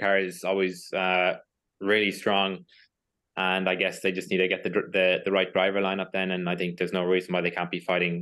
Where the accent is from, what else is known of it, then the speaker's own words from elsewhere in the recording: Ireland; and it helps that we're both from Ireland